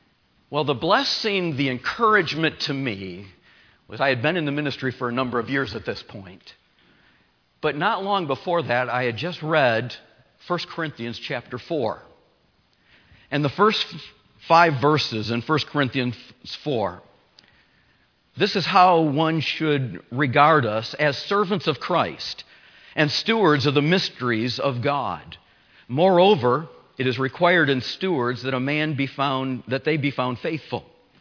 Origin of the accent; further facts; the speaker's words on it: Michigan, United States; also born or lived in Maine; now in Phoenix, United States; It's good to be back in the Midwest. I grew up in Michigan, spent the last almost 18 years pastoring in Maine, and now in the desert of Arizona in Phoenix.